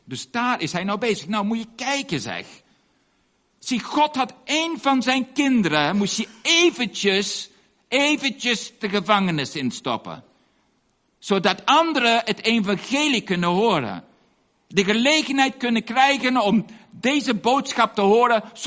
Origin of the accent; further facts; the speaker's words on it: Indonesia; Bij ons in Indonesië is er nog steeds, ja, we hebben vrijheid van religie, hebben we, prijs de Heer.